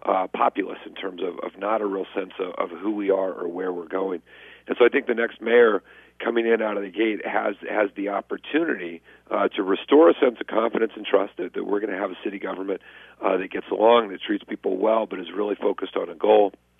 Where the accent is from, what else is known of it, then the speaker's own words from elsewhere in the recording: San Diego, California, United States; when you say I'm from San Diego, they go, hey, you have great weather.